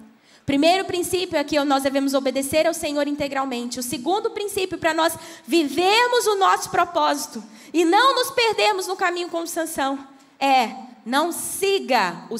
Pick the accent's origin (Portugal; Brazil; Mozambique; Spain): Brazil; Goiás; Porque quem não sabe, eu sou goiana, né, gente? Deu para perceber o sotaque, né?